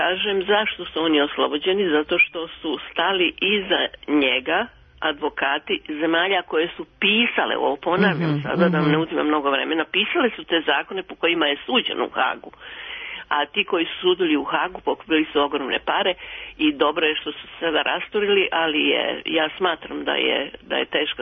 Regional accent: Serbia; born there; ja sam rođena u Srbiji, od majke koja je rođena u Srbiji i otacu, znači ja sam Srpkinja. Sa dvojnim državljanstvom do duše

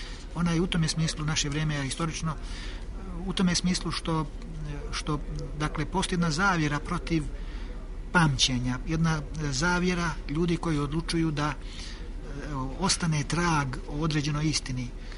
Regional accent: Cetinje, Montenegro; najteže biti profesionalni historičar kod nas u Crnoj Gori oko Cetinja

